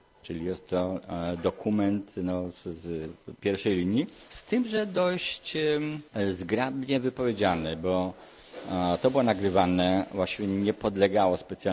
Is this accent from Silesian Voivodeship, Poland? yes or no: no; Warsaw, Masovian Voivodeship, Poland; też jestem z pokolenia powojennego. Sam uczestniczyłem w wydarzeniach marcowych pod Uniwersytetem w Warszawie, bo jestem warszawiakiem